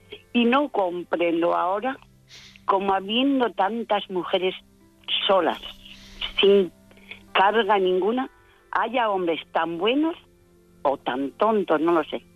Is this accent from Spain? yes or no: yes; Burgos, Castile and León, Spain; Sí, pero no son como las de Burgos.